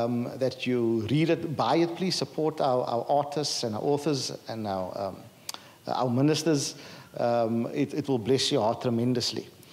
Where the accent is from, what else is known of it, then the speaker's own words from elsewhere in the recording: Athlone, Western Cape, South Africa; I grew up in Athlone as well, just down the road from where this church is and we're filming today.